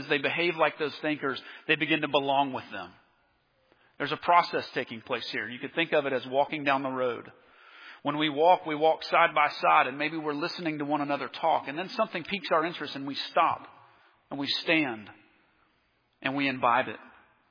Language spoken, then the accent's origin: English; Nashville, Tennessee, United States; I grew up in Nashville, Tennessee, and I grew up on a little cul-de-sac in just a normal suburb.